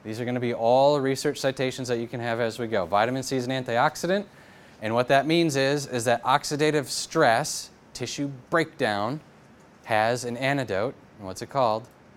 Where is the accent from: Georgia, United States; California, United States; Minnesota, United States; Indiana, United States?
Minnesota, United States; So this is a guy, I'm from Minnesota, and you always got to pick on Wisconsin